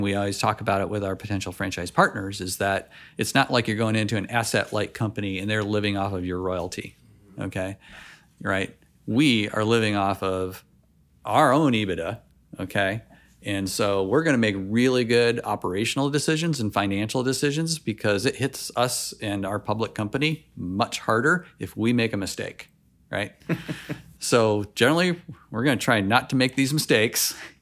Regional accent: Michigan, United States; from Michigan, so that's why.

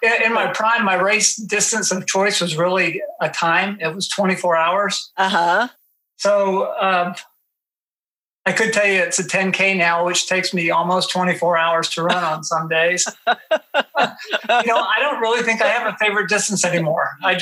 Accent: Norfolk, Virginia, United States; born there; now in Georgia, United States; I was born in Norfolk, Virginia. I was a Navy brat, so we moved every 3 years.

